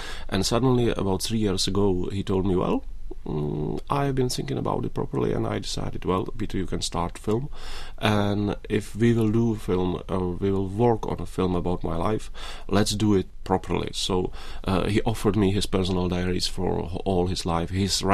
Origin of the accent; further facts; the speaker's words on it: Czechia; They've been asking, where are you from? I said, from Czech Republic.